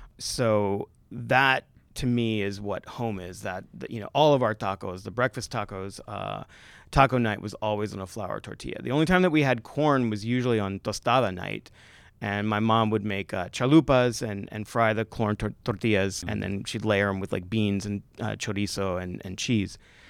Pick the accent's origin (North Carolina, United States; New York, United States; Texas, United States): Texas, United States; So, you know, I grew up in Texas, and my grandmother and my mother made flour tortillas.